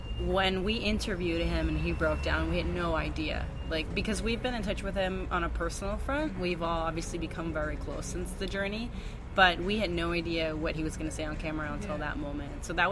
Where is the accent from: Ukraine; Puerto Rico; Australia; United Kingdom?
Puerto Rico; I was actually born and raised in Puerto Rico.